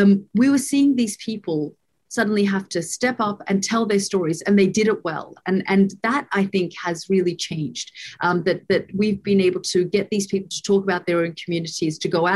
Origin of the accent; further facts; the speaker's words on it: Australia; So I am Australian, and I turn to Australia when I'm looking for help or trying to get home.